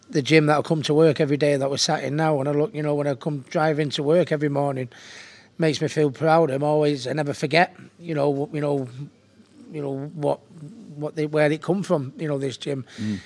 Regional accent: Hayfield, East Midlands, United Kingdom; also born or lived in Stockport; I was born in Stockport. Stepping Hill Hospital. We lived in Hayfield, but my mum and dad were from Hattersley. And pretty much, if I consider myself a Hattersley lad.

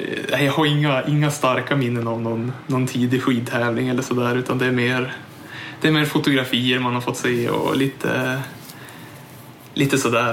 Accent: Bredby, Västernorrland County, Sweden; Jo, jag kommer från Bredby, några mil utanför Örnsköldsvik.

